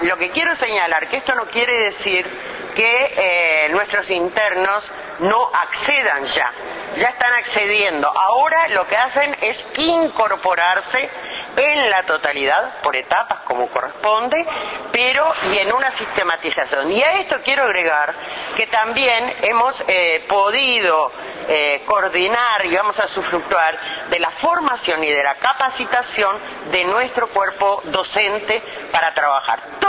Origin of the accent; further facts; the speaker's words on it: Uruguay; esto lo digo con muchísimo orgullo como uruguaya y como ciudadana